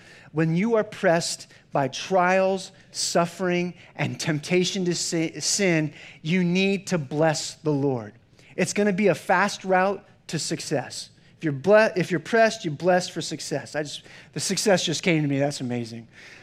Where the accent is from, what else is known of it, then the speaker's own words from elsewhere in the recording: Pennsylvania, United States; I'm like from Pennsylvania as a farm kid.